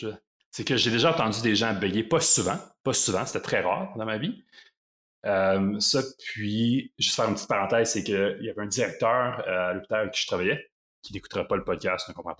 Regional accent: Quebec, Canada; je viens de l'Outaouais.

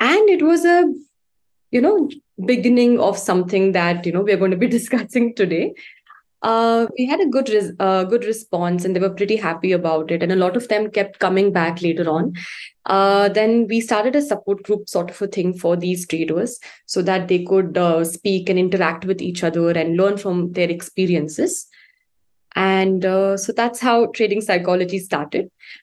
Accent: India; English is a second language; Okay, so I'm from India. I currently stay in Bangalore.

